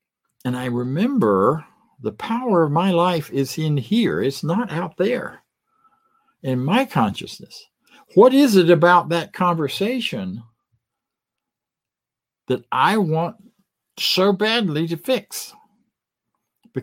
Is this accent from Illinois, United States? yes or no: no; Florida, United States; I grew up in the Deep South. I grew up in a small town in Florida.